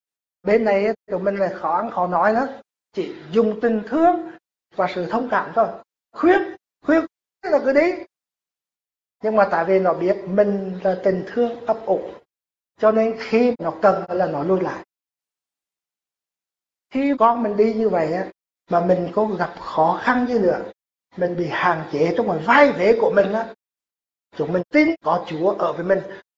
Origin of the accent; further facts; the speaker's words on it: Canada; tôi đây là người Canada gốc Việt Nam.